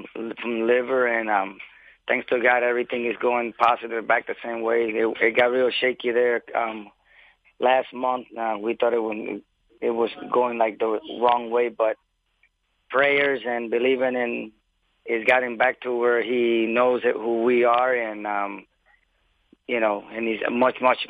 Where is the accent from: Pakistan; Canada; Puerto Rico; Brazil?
Puerto Rico; San Juan; born there; Yes, well, I was born in San Juan in 1967.